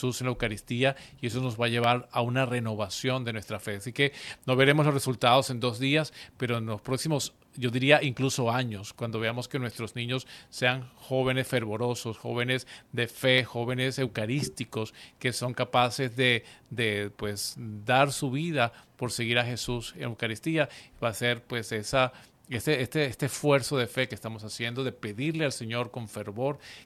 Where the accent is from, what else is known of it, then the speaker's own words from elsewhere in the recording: Venezuela; En Venezuela hace poco, pues de donde soy, se celebró otro año más